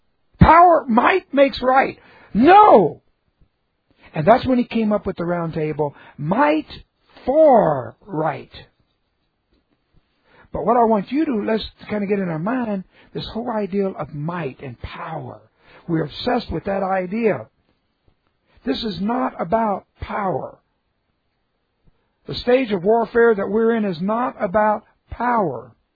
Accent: Houston, Texas, United States; also born or lived in California; People, I've grown up in a church. I've just grown up in church. We moved to Houston from California, and I was 3 or 4, and started going to my grandparents' denominational church.

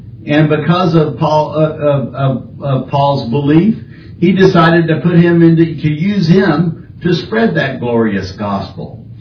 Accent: Texas, United States; I'm a Texan, yeah.

